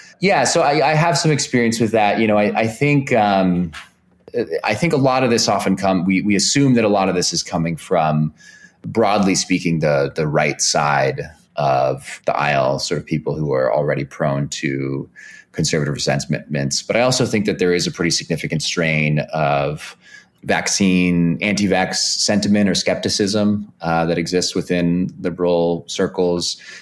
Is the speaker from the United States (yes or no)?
yes; California, United States; So I grew up in the Bay Area